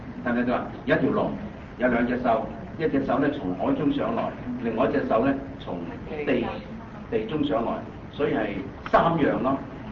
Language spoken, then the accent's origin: Cantonese; China; 我哋中國人咧，睇我哋中國人咧就氣功啊，係咪啊？